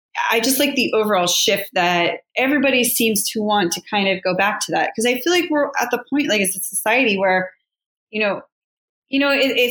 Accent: Pittsburgh, Pennsylvania, United States; now in New York, United States; And like, I know that because I grew up in Pittsburgh and, you know, I live in New York and it is night and day compared, right?

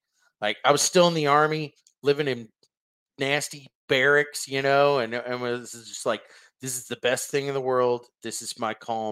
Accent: Waco, Texas, United States; I grew up in Central Texas in Waco.

